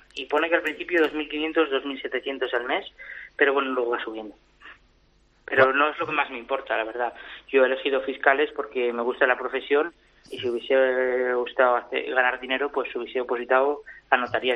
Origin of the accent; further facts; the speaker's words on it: Laguna de Duero, Castile and León, Spain; born there; now in Cullera, Spain; yo he nacido en Laguna de Duero, en Valladolid, pero me siento valenciano y soy en Cullera, el mejor pueblo del mundo